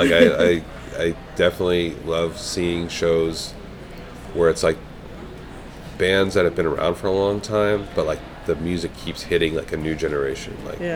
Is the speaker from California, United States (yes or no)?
yes; California, United States; I told you earlier, I'm from Orange County.